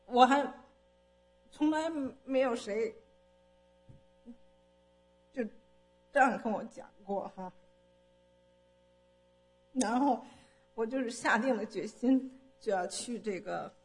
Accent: China; moved away; 而且我在中国的这个环境下长大

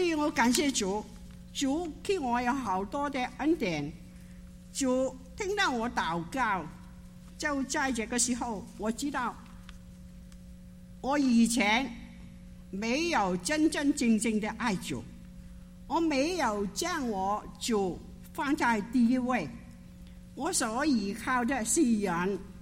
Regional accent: Hong Kong; first language Cantonese; Chinese is a second language; 因为我从香港来一个人，我的家人都在香港。

